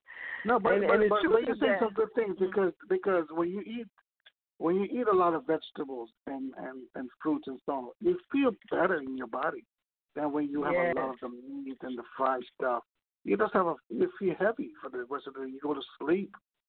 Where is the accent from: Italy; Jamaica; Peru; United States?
Jamaica; I come up from Jamaica where, you know, it's starchy. Everything that we eat is full of starch. You know, we grew up on that kind of stuff, you know.